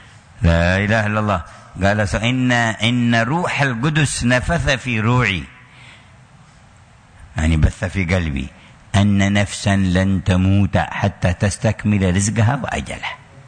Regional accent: Yemen; كان في بعض القرى عندنا في اليمن

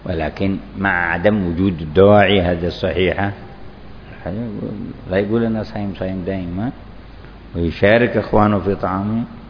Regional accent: Yemen; في بعض المناطق عندنا في اليمن

